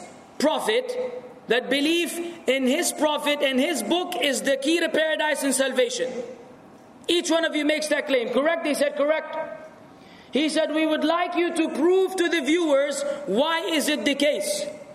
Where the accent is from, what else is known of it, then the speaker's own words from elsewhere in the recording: Lebanon; moved away; I remained to be in this fashion until I moved from my home country, Lebanon, to this other country, which I told you about earlier.